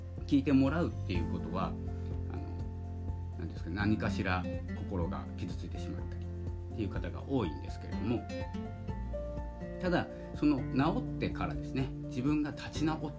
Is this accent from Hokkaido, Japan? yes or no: yes; Hokkaido, Japan; 札幌、私北海道なんですけども